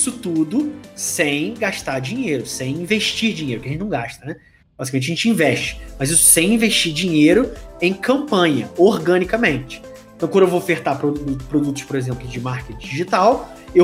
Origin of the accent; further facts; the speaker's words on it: Rio de Janeiro, Brazil; eu sou da região do Rio de Janeiro.